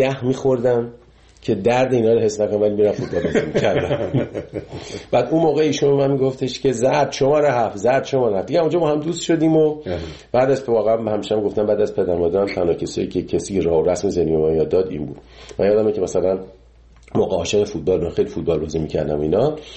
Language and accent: Persian; Iran; moved away; 30 سال 30 خورده سال که از ایران من اومدم بیرون